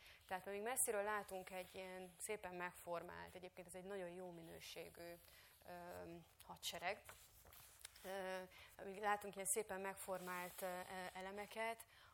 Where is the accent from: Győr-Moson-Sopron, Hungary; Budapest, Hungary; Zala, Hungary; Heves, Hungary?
Zala, Hungary; Nagykanizsa; egy nagykanizsaiak vagyunk, tehát a utca sarkán a nagykanizsai trafikban